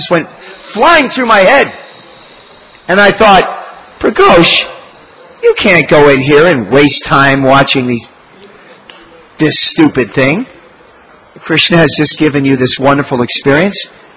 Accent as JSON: {"language": "English", "region": "Michigan", "country": "United States", "said": "hey, I'm from Michigan. I used to root for Michigan."}